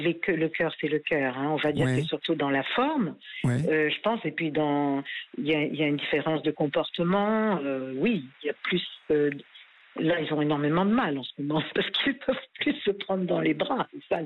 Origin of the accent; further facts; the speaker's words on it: Paris, Île-de-France, France; born there; also born or lived in Rio de Janeiro; moi, je suis née donc à Paris, je suis française.